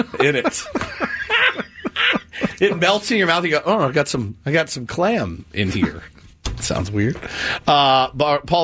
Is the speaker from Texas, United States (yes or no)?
yes; Texas, United States; I'm from Texas, and I still put beans in it.